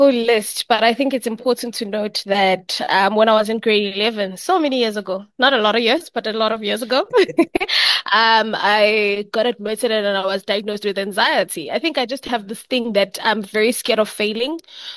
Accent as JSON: {"language": "English", "town": "Soweto", "region": "Gauteng", "country": "South Africa", "tie": "born or raised there", "said": "I was born and bred in Soweto, so I'm an only child."}